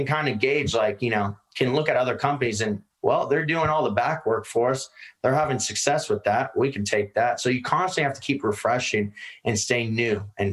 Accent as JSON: {"language": "English", "region": "Virginia", "country": "United States", "tie": "born or raised there", "said": "We were all born and raised in Northern Virginia, kind of just like my hometown."}